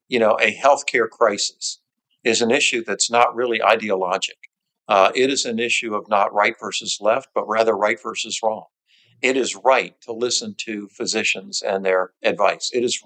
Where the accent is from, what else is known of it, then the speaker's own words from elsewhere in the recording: St. Petersburg, Florida, United States; St. Petersburg, my hometown, yes.